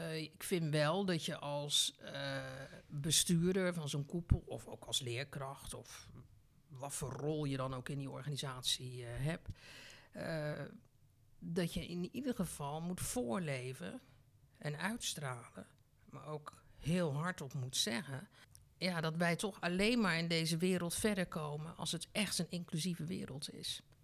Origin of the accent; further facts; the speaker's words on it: Heenvliet, South Holland, Netherlands; Ik kom oorspronkelijk uit Heenvliet, een van de Zuid-Hollandse eilanden.